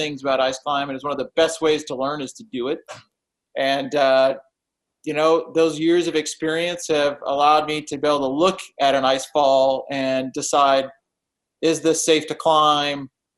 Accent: California, United States; also born or lived in Colorado; now in Wyoming, United States; I grew up in California and then moved to Colorado and was in Colorado for about 4 years and then moved to Wyoming in 1998.

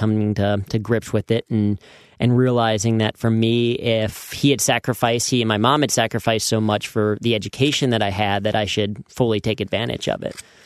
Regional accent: Cincinnati, Ohio, United States; now in New York, United States; I grew up in Cincinnati and then live in New York. So I live in a huge city now

